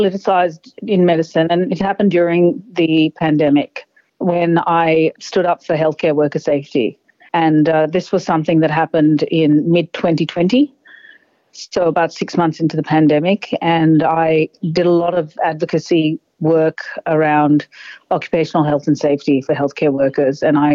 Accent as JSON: {"language": "English", "country": "Australia", "said": "But I am an Australian, a proud Australian. And I think I represent very much the migrant story of Australia."}